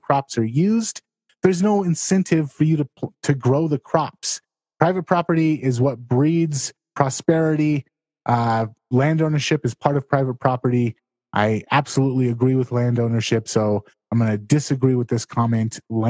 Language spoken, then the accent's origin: English; Los Angeles, California, United States; I grew up in Los Angeles. The water there is garbage, and bottled water there is great.